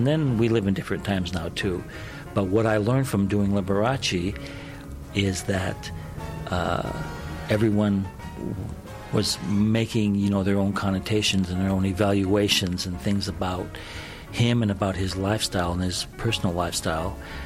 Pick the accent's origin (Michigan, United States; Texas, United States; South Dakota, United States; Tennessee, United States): South Dakota, United States; I'm from South Dakota, you know, farming country, hillbilly country, mountain country, redneck, red state country.